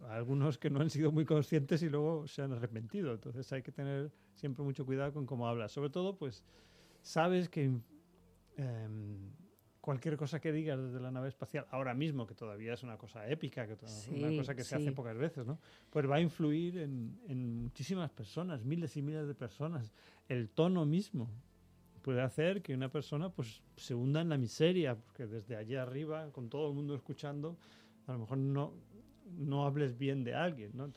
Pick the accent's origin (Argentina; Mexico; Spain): Spain